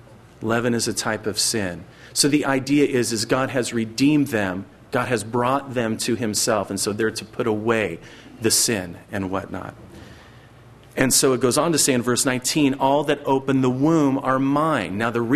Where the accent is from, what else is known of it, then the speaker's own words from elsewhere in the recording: California, United States; And I remember even growing up in Central California, the tractors would have lights on the top of them